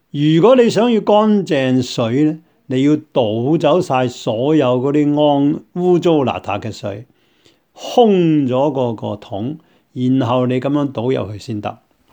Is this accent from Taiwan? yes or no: no; Guangdong, China; 好像我们广东人所说周日清的